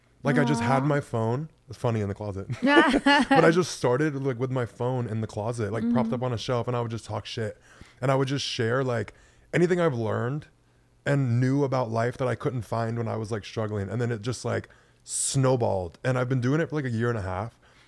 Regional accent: Pensacola, Florida, United States; Well, every time I say I'm from Florida, people are like, oh, Miami. I'm like, mm-mm.

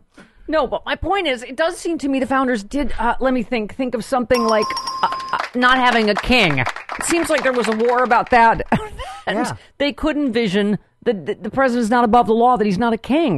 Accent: Buffalo, New York, United States; I'm from Buffalo, so I love girls with a flat A.

